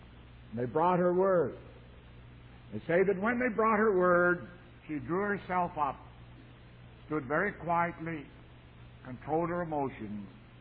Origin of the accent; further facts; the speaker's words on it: Canada; I'm a Canadian. Very proud of it. No decisions to change. And as a Canadian, I carry a certain legitimate pride in Queen Elizabeth.